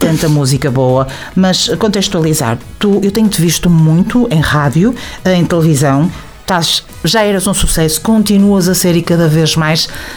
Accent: Póvoa de Varzim, Porto, Portugal; Lindo. Só podia ser da minha terra.

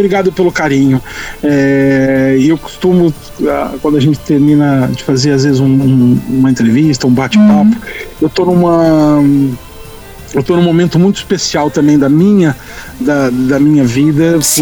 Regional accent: São Paulo, Brazil; accent: Paulista; Do meu sotaque paulista.

